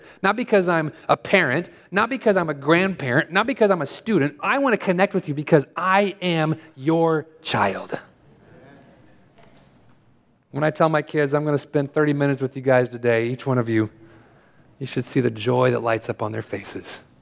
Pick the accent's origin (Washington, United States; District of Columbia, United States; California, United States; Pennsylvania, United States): California, United States; I think like I'm from California. You take the 5 to get there, right?